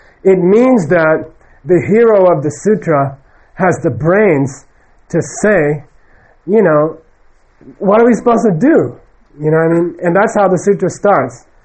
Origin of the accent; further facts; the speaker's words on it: Arizona, United States; as a normal kid, I grew up in Arizona. I went to a big high school, public high school.